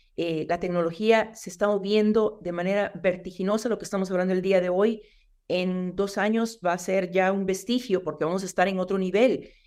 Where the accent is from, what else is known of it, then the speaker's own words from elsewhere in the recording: El Salvador; en mi país, El Salvador, el 70% de la población no está bancarizada.